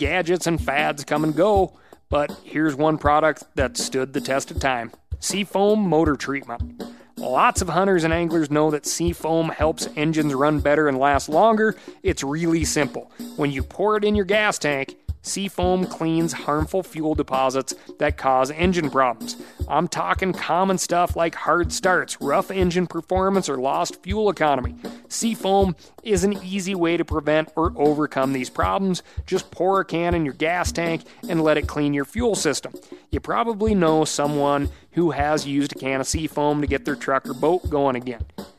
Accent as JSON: {"language": "English", "region": "Michigan", "country": "United States", "tie": "born or raised there", "said": "When I was a kid growing up in Michigan, our reliance on deer bait during archery season prevented us from becoming good bow hunters."}